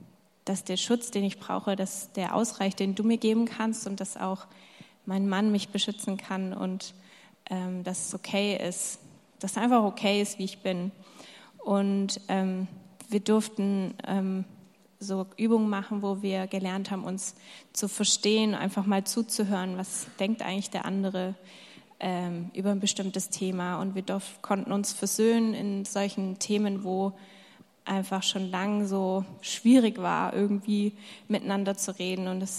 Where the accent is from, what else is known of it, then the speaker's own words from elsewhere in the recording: Nagold, Baden-Württemberg, Germany; Wir kommen aus Nagold. Wir haben drei Kinder, die sind 7, 10 und 12.